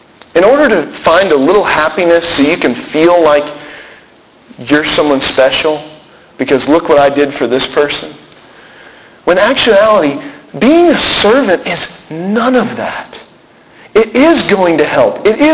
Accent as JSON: {"language": "English", "region": "Texas", "country": "United States", "said": "You know, I'm from Texas, and we Texans can be kind of prideful about our state."}